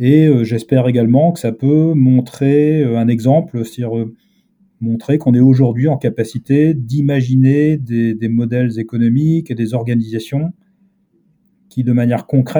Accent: Brittany, France; On est breton, on regarde en face, on voit rapidement New York comme zone de chalandise

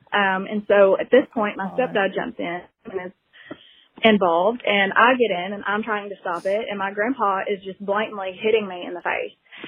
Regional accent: Murfreesboro, Tennessee, United States; I'm from Murfreesboro, Tennessee.

